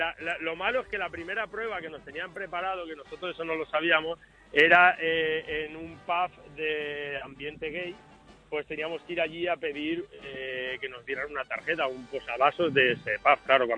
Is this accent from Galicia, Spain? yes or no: no; Valencian Community, Spain; yo soy fallero, somos valencianos, soy valenciano, somos falleros...